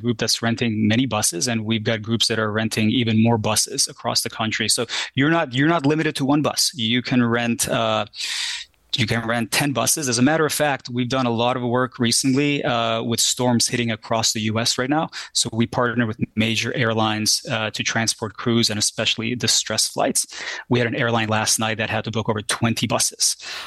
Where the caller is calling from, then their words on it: Hawaii, United States; And I am actually calling from Hawaii.